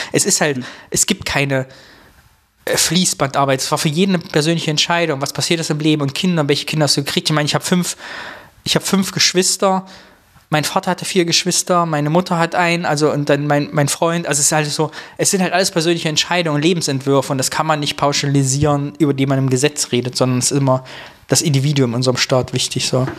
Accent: Harz, Germany; Keine Menschen. So ist das, keine da, wo ich herkomme, aus dem Südharz. Man sieht wenig Menschen auf der Straße.

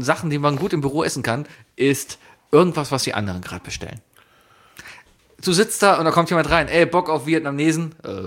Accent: Germany; Ich bin Deutscher

